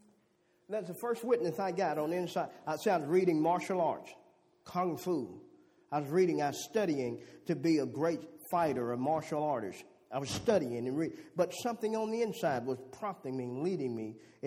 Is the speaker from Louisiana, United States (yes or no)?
yes; Louisiana, United States; See, young black boy in Louisiana, you know, growing up in Louisiana, and just growing up, and I'd watch Jimmy Swaggart preach.